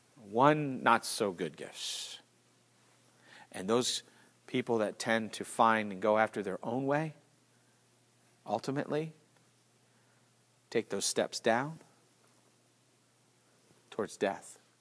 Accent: United States; I'm an American. I was never a slave.

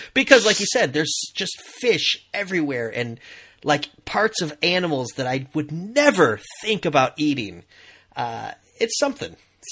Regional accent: Michigan, United States; Like, living in the U.S., obviously, I'm from Michigan, and different parts of the country kind of have different stereotypes

